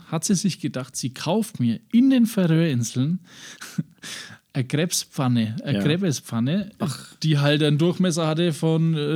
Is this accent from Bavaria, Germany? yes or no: yes; Bavaria, Germany; Ich bin ja Franke.